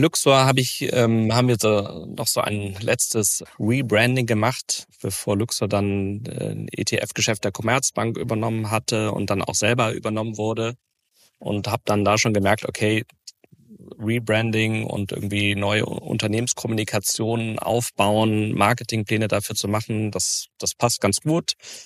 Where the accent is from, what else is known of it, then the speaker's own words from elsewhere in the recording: Hamburg, Germany; also born or lived in Cologne; Gebürtig komme ich aus Köln, bin aber in Hamburg aufgewachsen und fühle mich eigentlich auch mehr oder weniger als Hamburger.